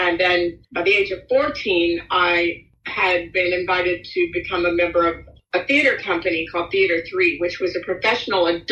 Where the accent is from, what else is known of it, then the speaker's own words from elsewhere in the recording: Dallas, Texas, United States; born there; I was born in Dallas, Texas, correct.